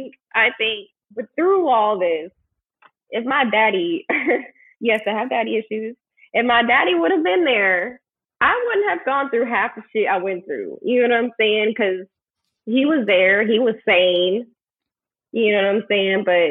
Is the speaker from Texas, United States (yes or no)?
yes; Euless, Texas, United States; also born or lived in Seattle / New Haven; So I was born in Texas, lived in Euless till about first grade, moved to Seattle, lived there for like a year. And then we moved to New Haven, Connecticut, where I spent 4 years.